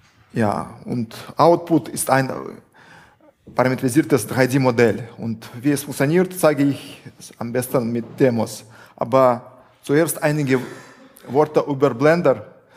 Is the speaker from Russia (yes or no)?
yes; Russia; German is a second language; Ich komme aus Russland